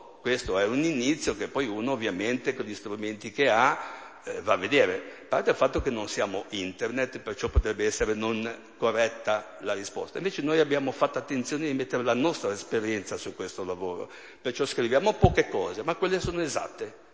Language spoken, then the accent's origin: Italian; Siena, Tuscany, Italy; Sono senese, Reggio spende poco e tengo il riscaldamento spento.